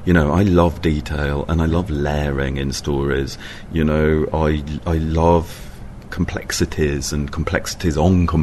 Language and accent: English; Yorkshire and the Humber, United Kingdom; also born or lived in London; So I grew up on the Yorkshire Pennines in a very isolated place, and I lived there till I was 20, and then I escaped and I moved back to London. I moved to London for 20-odd years, and then I moved back to Yorkshire. I now live on the hill where the film was shot